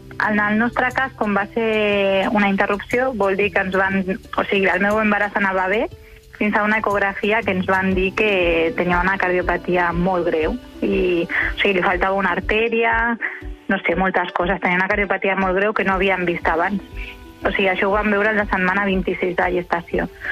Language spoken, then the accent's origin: Catalan; Barcelona, Catalonia, Spain; jo soc de Barcelona